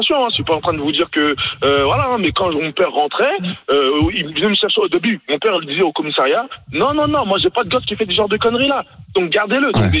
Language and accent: French; Nigeria; now in France; je venais d'arriver en France. Déjà, arrivé au Nigeria, parce que moi, je suis originaire du Nigeria.